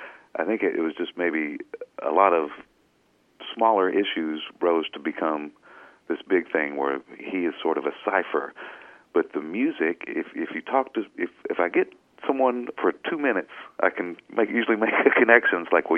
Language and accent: English; Arkansas, United States; The family would drive through Brinkley. I'm from the Delta also.